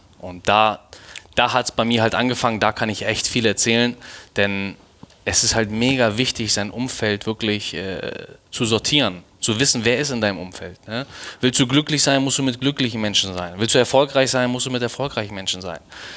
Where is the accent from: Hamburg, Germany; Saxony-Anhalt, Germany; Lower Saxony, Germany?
Hamburg, Germany; hier aufgewachsen ist. So, und das müssten die Leute da draußen auch verstehen. So, ich sehe mich als Deutscher. Klar, mein Ursprung ist der Iran.